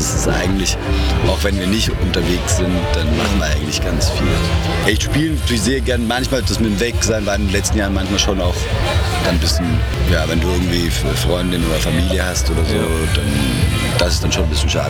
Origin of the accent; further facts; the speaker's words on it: Switzerland; Man darf nicht als Schweizer über die Deutschen reden, sonst reden wir schlecht.